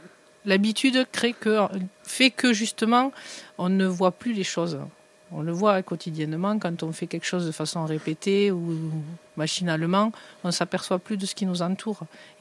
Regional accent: Pamiers, Occitanie, France; born there; Moi, je suis née à Pamiers, donc voilà, hein, je suis à Pamiers souche.

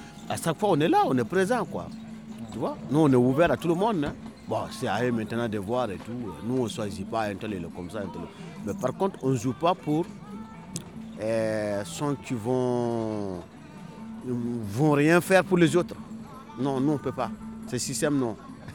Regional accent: Est, Burkina Faso; nous sommes de Groumachier, nous sommes de Tombiano. Et c'est un dialecte de Burkina Faso, tu vois. Particulièrement, on vient vers... vers l'Est.

